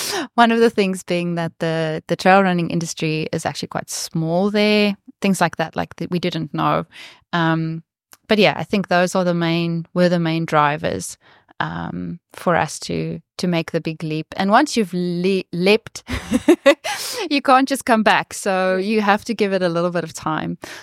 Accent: South Africa; I think as a South African, we always picture New Zealand being sport, like sport mania.

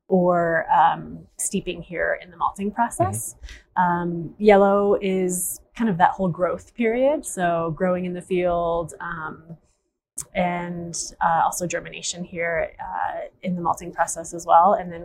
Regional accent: Littleton, Colorado, United States; now in Fort Collins, United States; So I grew up down in Denver. So I'm also Colorado born and raised. Grew up down in South Denver in Littleton. Moved up to Fort Collins

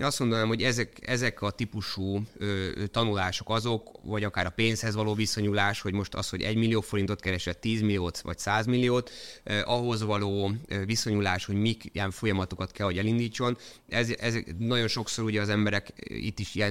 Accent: Kalocsa, Bács-Kiskun, Hungary; moved away as an adult; now in Budapest, Hungary; én Kalocsáró vidékről származom, emlékszem, eljöttem Budapestre

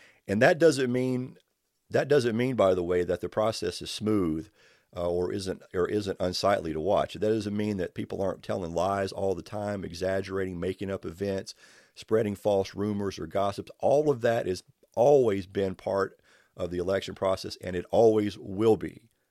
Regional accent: Kentucky, United States; that was in Kentucky, right here in my home state, in the year 1900.

